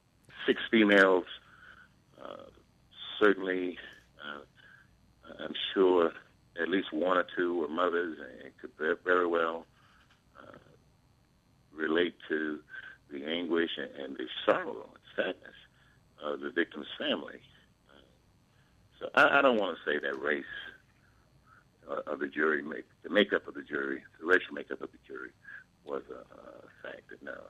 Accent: the South, United States; Gosh, growing up in the South, I guess my opinion has to be tainted by personal experiences and other observations.

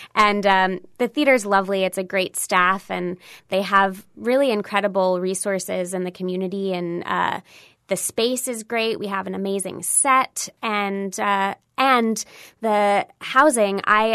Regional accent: Cleveland, Ohio, United States; now in New York, United States; I'm from just outside of Cleveland, Ohio.

